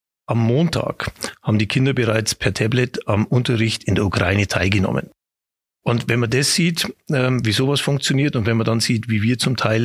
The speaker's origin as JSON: {"language": "German", "region": "Bavaria", "country": "Germany", "also_born_or_lived": "Nuremberg", "said": "Also jetzt, wenn man es ganz genau nimmt, dann bin ich zwar Oberpfälzer, aber ich bin in Nürnberg geboren."}